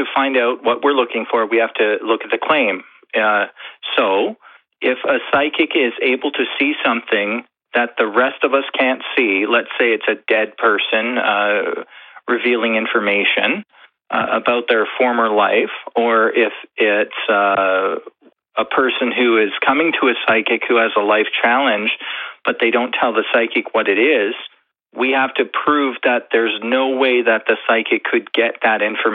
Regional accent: Canada; So I'm from Canada

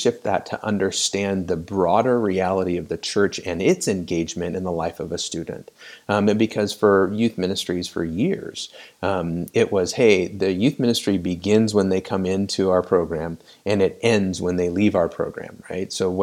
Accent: West Coast, United States; I went to school on the East Coast. I'm from the West Coast.

